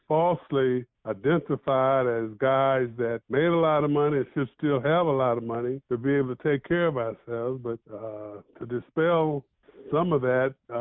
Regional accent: Texas, United States; well, I'm a Texan.

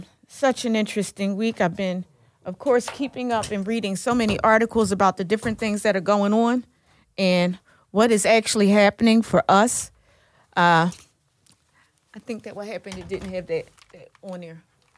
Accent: Philadelphia, Pennsylvania, United States; I'm from North Philly. I live in West Philly.

